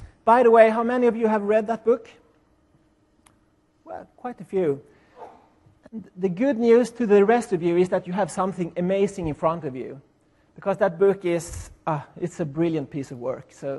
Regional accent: Sweden; accent: Swedish; English is a second language; Sorry about that. I guess it's my Swedish accent.

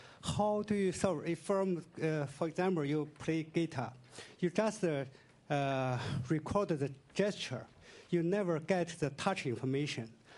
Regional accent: China; English is a second language; Okay, I come from China.

